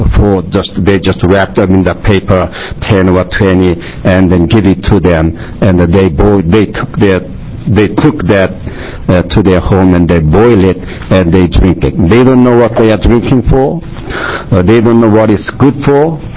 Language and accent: English; South Korea; I came from Korea, from Asian country.